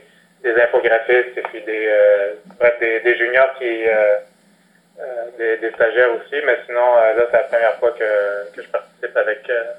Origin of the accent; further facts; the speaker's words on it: Saint-Léonard, Quebec, Canada; je suis aussi canadien, en fait, je viens de Saint-Léonard.